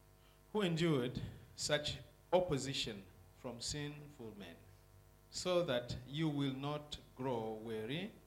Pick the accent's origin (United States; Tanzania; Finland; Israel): Tanzania; also born or lived in Kenya / Congo; I grew up in different countries. I grew up in Tanzania. I grew up in Kenya. I grew up in Congo.